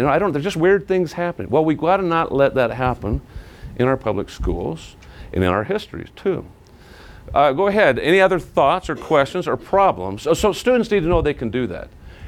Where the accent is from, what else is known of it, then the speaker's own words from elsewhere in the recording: Arizona, United States; as an LDS kid growing up in Arizona